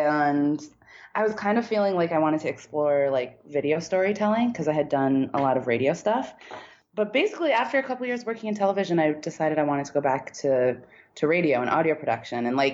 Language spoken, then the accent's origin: English; New Haven, Connecticut, United States; I grew up in outside of New Haven, Connecticut, so close to the city